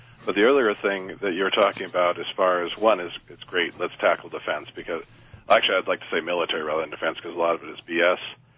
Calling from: Denver, Colorado, United States; calling from Denver.

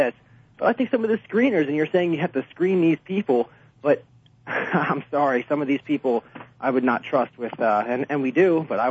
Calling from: Cherry Hill, New Jersey, United States; Hi, Mark. … from Cherry Hill.

